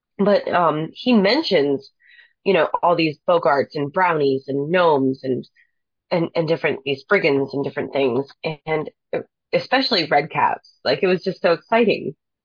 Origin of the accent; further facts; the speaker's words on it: Appalachia, United States; because I'm from Appalachia, we've got, like, our own set of rules.